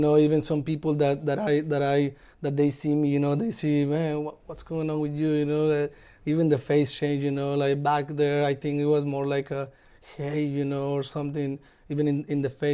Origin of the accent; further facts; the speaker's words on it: Mexico; English is a second language; now in United States; All my family is back home in Mexico.